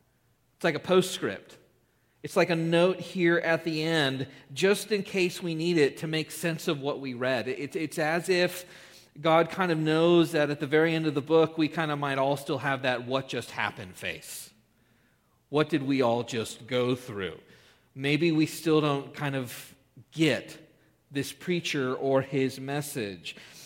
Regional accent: Texas, United States; I didn't grow up in a cattle ranch, although I grew up in Texas, and I was raised to believe Texas created cows.

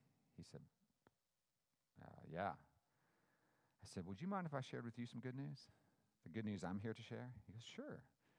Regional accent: Cupertino, California, United States; These creeds I grew up reciting as a kid growing up in Northern California in Silicon Valley. I grew up about a mile from Hewlett-Packard, and I went to Cupertino High School, about a block from Apple Computers

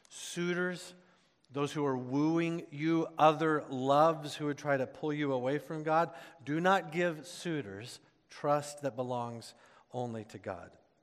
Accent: Oklahoma, United States; We used to have this phrase growing up in Oklahoma.

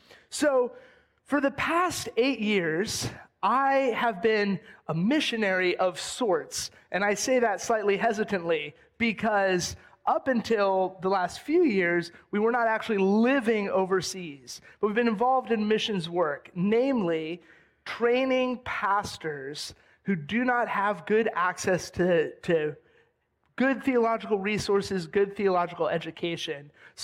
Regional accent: Daytona Beach, Florida, United States; Daytona is very much my hometown, and this is very much my home church where I grew up

